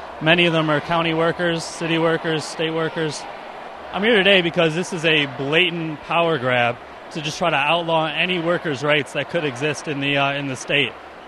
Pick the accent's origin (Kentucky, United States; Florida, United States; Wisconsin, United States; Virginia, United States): Wisconsin, United States; Milwaukee; I'm from Milwaukee, Wisconsin.